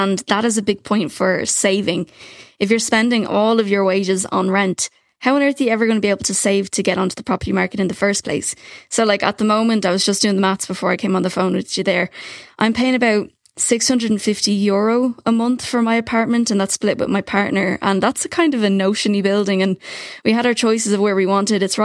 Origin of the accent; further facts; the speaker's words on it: Dublin, Leinster, Ireland; I'm from Dublin. I was living with mom and dad up until 2 months ago before I left